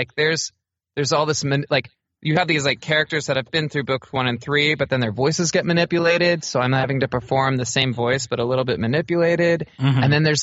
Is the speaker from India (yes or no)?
no; Texas, United States; Well, I was raised in Texas, deep in the heart, the left ventricle.